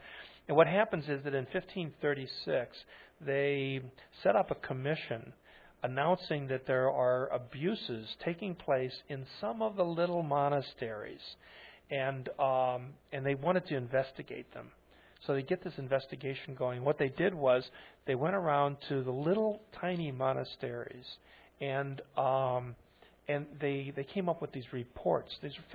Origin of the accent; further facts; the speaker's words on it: St. Louis, Missouri, United States; he found out I was from St. Louis